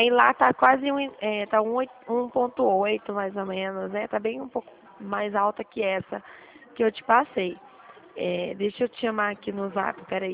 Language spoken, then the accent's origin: Portuguese; São Paulo, Brazil; eu sou perto de Presidente Prudente.